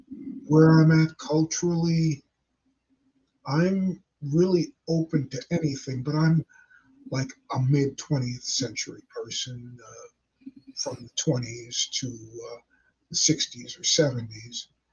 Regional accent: Westbury, New York, United States; also born or lived in Mineola; Well, I was born in Mineola and raised in Westbury

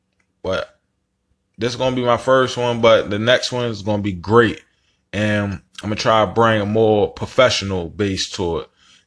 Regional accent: Baltimore, Maryland, United States; So I'm from Baltimore City. I've been in the streets and stuff like that.

